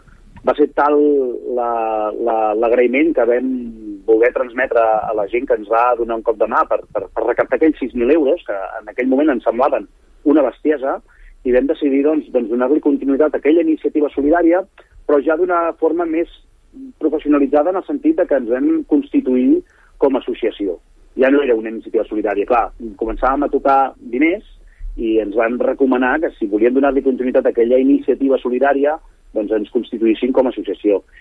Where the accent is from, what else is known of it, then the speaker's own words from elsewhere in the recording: Terrassa, Catalonia, Spain; nosaltres som de Terrassa